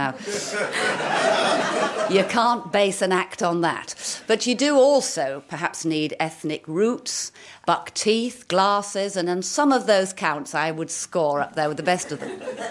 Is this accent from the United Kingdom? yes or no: yes; Hull, Yorkshire and the Humber, United Kingdom; And growing up in Hull, such a funny place.